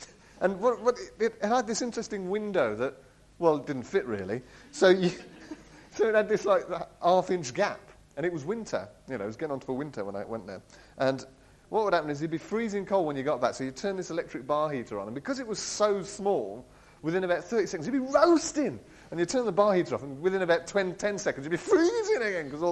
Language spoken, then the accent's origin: English; Bromsgrove, West Midlands, United Kingdom; And I came from a middle-class town. I came from Bromsgrove, middle-class Bromsgrove.